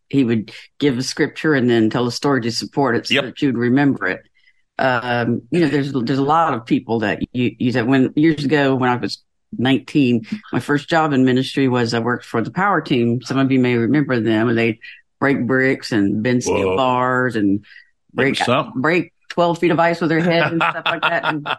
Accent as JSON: {"language": "English", "region": "the South", "country": "United States", "said": "Some of it is from that we're from the South. We are storytellers. We didn't have much TV when I was growing up."}